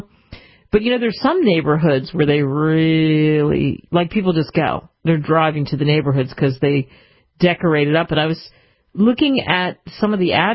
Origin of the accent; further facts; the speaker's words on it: Philadelphia, Pennsylvania, United States; Growing up in Philly, there's a place on South Street, 13th Street, you know, right by South Street.